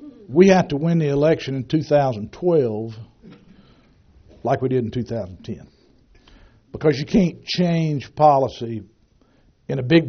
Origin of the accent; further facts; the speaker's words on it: Mississippi, United States; I'm from Mississippi, as Joe said. One of my fellow Mississippians